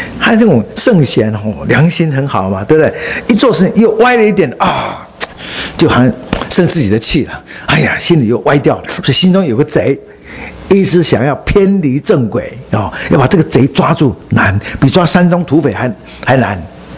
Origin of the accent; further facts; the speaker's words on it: Taiwan; 我是台湾出生，福建人。虽然我的原籍是河南